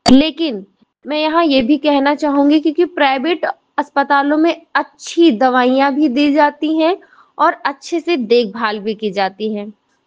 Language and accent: Hindi; Chaitia Murar, Uttar Pradesh, India; और हमारी उम्र 28 साल है। हम चैतिया मुरार के रहने वाले हैं, जहाँ का पिन कोड नंबर है 2718-35।